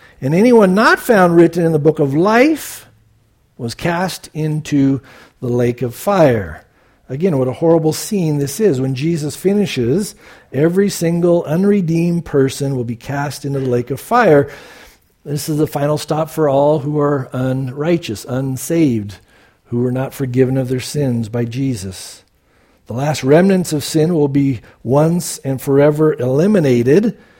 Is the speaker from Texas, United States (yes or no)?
no; San Diego, California, United States; You know, growing up in San Diego, you'd read that after you got saved.